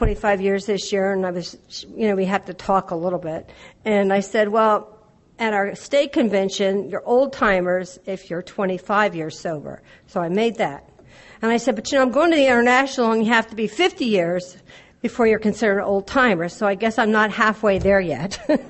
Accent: Delaware, United States; also born or lived in Nebraska; But I'm from Delaware. My father was a military person, and there's an Air Force base in Dover. So that's how I got to Delaware from Nebraska.

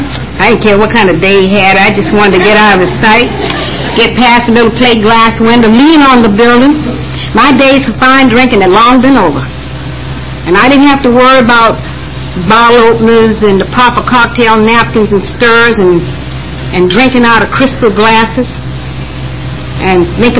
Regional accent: Atlanta, Georgia, United States; Because when I grew up in Atlanta, Georgia, in a very nice family, considered at the time, in a very affluent black family.

